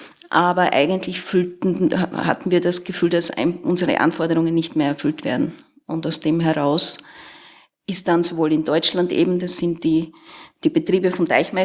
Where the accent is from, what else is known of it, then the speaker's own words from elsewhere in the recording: Austria; ich komme aus Österreich